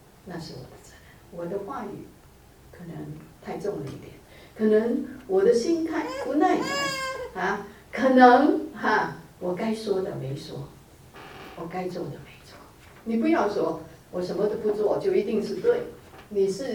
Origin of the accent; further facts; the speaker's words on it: China; 什么叫哀恸？我们中国人哈、啊， 我们特别难啊